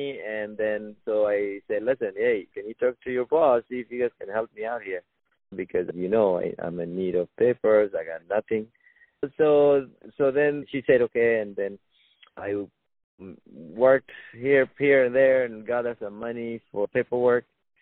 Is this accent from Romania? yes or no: no; Sudan; English is a second language; moved away; coming here, I didn't speak any English. There was no word in English. I had, you know, was staying with a family who speak Arabic, and there was no friends. I didn't know anybody in Beverly Hills. There was no Sudanese in Beverly Hills